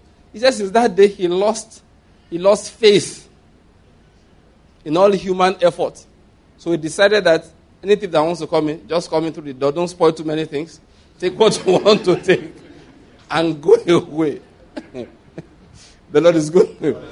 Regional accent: Nigeria; moved away; I came from Nigeria

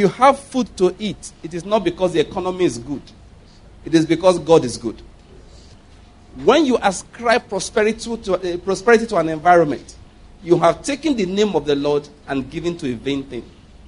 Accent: Nigeria; I'm a Nigerian, so I don't have problem in that area.

